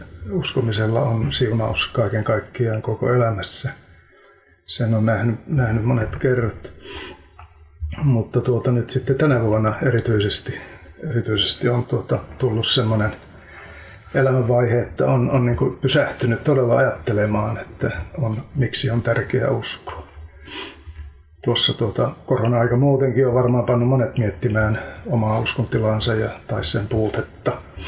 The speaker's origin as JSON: {"language": "Finnish", "town": "Alajärvi", "region": "South Ostrobothnia", "country": "Finland", "tie": "born or raised there", "moved": "as an adult", "said": "minä olen tuota lähtöisin Alajärveltä. Siellä kävin koulun ja kun koulu siellä loppui, niin lähdin sitten Otaniemeen opiskelemaan. Ja siitä pitäen on täällä pääkaupungin seudulla asuttu."}